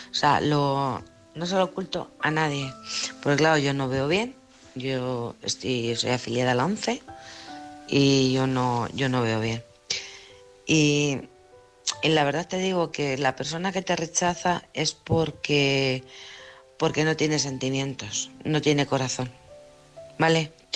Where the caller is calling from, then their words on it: Alcorcón, Community of Madrid, Spain; de Alcorcón.